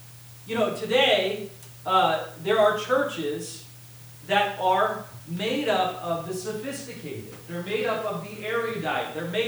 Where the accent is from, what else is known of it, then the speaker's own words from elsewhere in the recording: New England, United States; When I grew up in New England, we had various family members